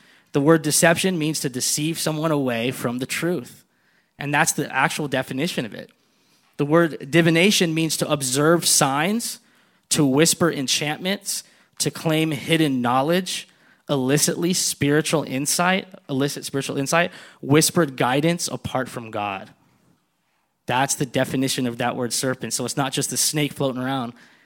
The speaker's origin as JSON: {"language": "English", "country": "United States", "said": "this is coming from I'm an American"}